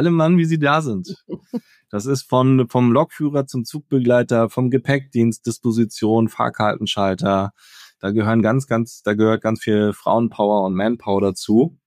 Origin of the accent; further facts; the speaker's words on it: Hamburg, Germany; Ich bin tatsächlich im Hamburger Hafen und Umgebung groß geworden.